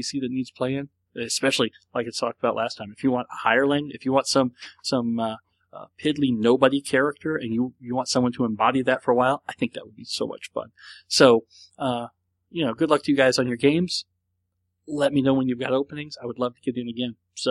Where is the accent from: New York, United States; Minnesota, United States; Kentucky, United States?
New York, United States; Plattsburgh; I grew up in Plattsburgh, New York, on an Air Force base, and I lived there for about 7 years when I was a kid in elementary school.